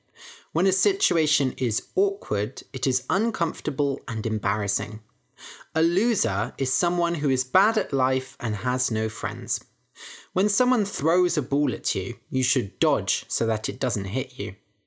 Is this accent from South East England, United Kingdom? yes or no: no; Bath, South West England, United Kingdom; Seagulls are everywhere in my hometown, Bath, because they eat food that tourists drop or feed to them.